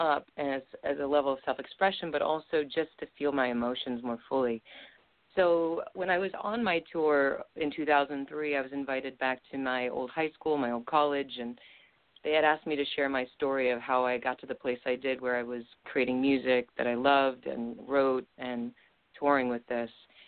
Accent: Littleton, Colorado, United States; now in New York City, United States; So I was raised in Littleton, Colorado, and in 1999, we know that the Columbine High School tragedy happened. And right after that, I moved to New York City and then experienced 9/11 when I was just first living here.

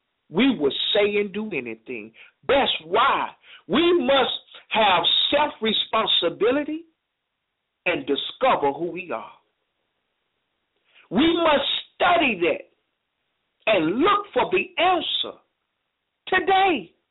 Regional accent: Smoky City, Tennessee, United States; I thank the Creator for me being born and raised in Smoky City, Tennessee, because it taught me to be what I am right now.

